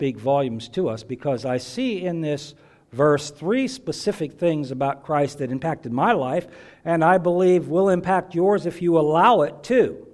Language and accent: English; Carnegie, Pennsylvania, United States; a United Methodist church that was not far from where I grew up in Carnegie, Pennsylvania.